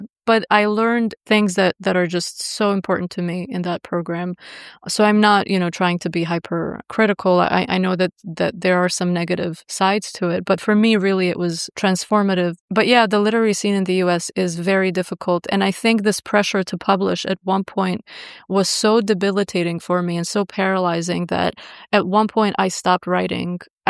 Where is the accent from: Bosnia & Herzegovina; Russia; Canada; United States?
Bosnia & Herzegovina; the fact that I'm a woman or a lesbian and I come from Bosnia